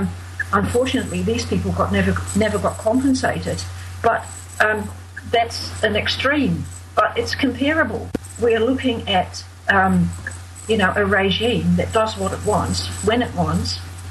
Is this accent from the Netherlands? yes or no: yes; Netherlands; English is a second language; moved away; you'll have to excuse me because English is my second language. I came here in 1974 from the Netherlands.